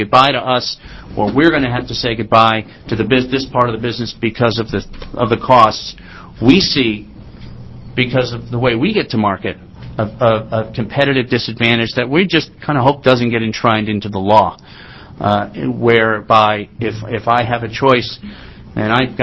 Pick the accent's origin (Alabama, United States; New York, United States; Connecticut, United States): Connecticut, United States; I'm from Connecticut. It's kind of in my neighborhood.